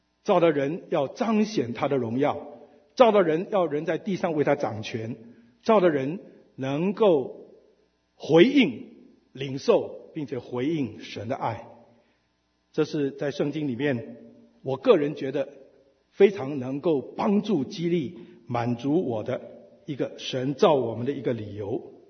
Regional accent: Xiamen, Fujian, China; first language Xiamen Hokkien; Chinese is a second language; now in Taiwan; 我在台湾40年，我原来是厦门人，所以我的母语是厦门话，我到台湾才学国语，

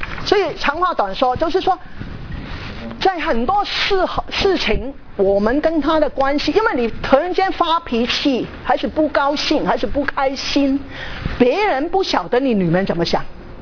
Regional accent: Hong Kong; moved away as an adult; now in United States; 譬如我从香港来美国念大学

